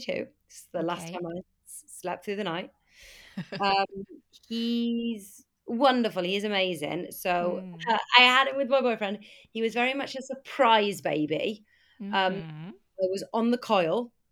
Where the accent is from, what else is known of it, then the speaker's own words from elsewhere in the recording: Aberystwyth, Wales, United Kingdom; moved away as an adult; So I was raised in Aberystwyth. My parents are farmers. I went away to drama school when I was 19, went up to London.